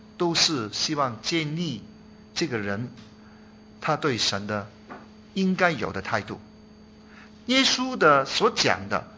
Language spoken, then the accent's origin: Chinese; Chaozhou, Guangdong, China; 我是潮州人啊，我是潮州人，我不知道我们当中有没有潮州人啊